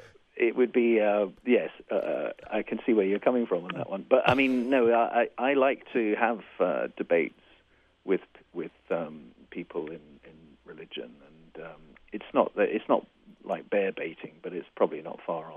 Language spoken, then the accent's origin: English; Scotland, United Kingdom; because I was brought up in Scotland